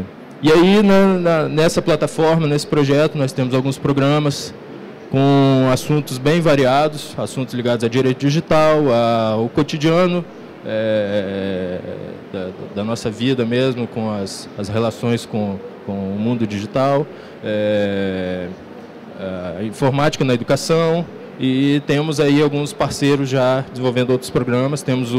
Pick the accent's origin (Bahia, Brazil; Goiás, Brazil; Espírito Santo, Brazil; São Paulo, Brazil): Espírito Santo, Brazil; Vitória; Eu sou de Vitória, Espírito Santo.